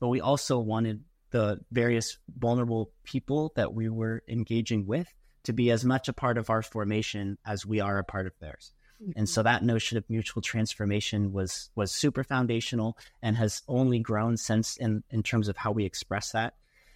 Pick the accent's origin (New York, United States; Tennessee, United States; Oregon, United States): Oregon, United States; Portland; now in Seattle, United States; I am from Portland, Oregon, originally. Yep, grew up there. Been in Seattle for over a decade now.